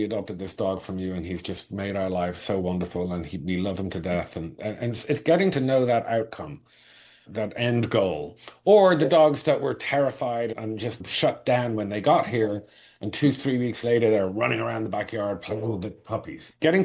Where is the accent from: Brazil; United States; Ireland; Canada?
Ireland; And growing up in Ireland, we weren't Catholics and everyone on our entire street was Catholic, right?